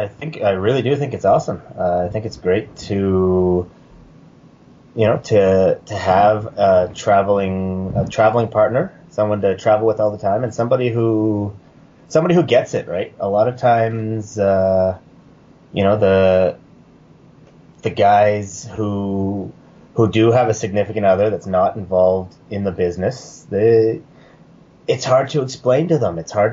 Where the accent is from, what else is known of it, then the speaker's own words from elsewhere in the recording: Halifax, Nova Scotia, Canada; Yeah, I'm from Halifax, Nova Scotia.